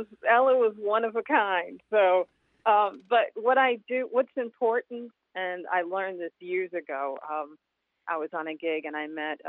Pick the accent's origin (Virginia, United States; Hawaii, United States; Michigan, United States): Michigan, United States; Detroit; I grew up in Detroit. I'm a Motown baby.